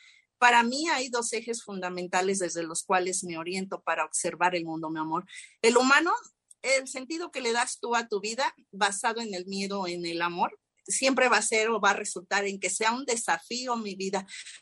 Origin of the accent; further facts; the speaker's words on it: Mexico; acá en México, en mi país